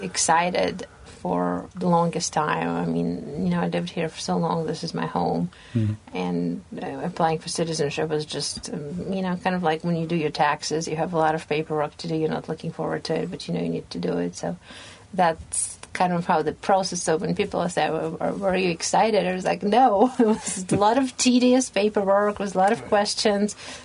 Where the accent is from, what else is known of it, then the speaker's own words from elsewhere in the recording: Ukraine; now in United States; Sure. I lived in Ukraine, went